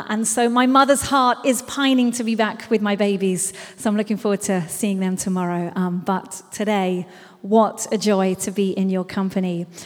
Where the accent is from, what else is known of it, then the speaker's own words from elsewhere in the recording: Birmingham, West Midlands, United Kingdom; And often when I say we're from Birmingham, people are like, from America, where are you from? And then I'm like, Birmingham.